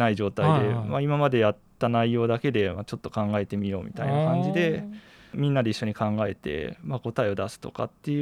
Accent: Hagi, Yamaguchi, Japan; 出身は山口県の萩市です。

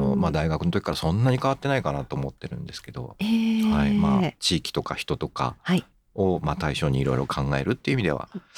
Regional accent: Yokohama, Kanagawa, Japan; 出身はですね、神奈川県の横浜市というところで、

